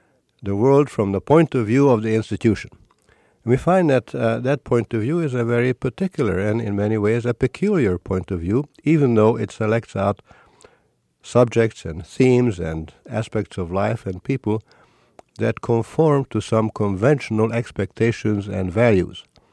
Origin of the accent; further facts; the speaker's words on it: Hungary; I was, as you said, born and raised in Hungary.